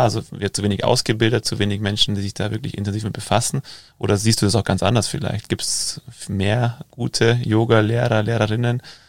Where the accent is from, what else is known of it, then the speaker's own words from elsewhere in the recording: Geretsried, Bavaria, Germany; ich bin ja aus Geretsried, nicht weit weg von Starnberg